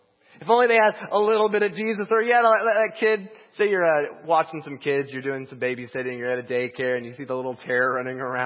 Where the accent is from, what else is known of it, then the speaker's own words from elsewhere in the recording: Indiana, United States; I am also from a Midwestern town. I'm from Southern Indiana.